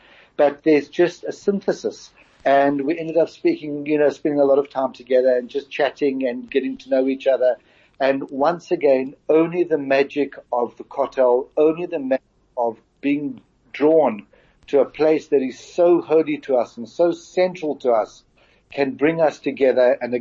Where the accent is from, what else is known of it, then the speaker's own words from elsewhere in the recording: South Africa; accent: South African; he has my accent, and I hear his accent, and obviously both from South Africa, and working in London.